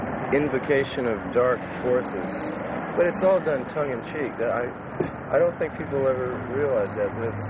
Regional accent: Southwest, United States; I grew up in the Southwest for part of my life, and I used to catch horned toads and lizards

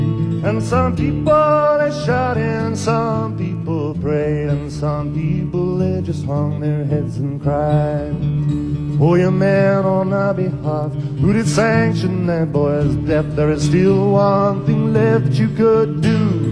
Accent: Croydon, London, United Kingdom; This is a song about a true story that occurred in my hometown of Croydon back in 1952.

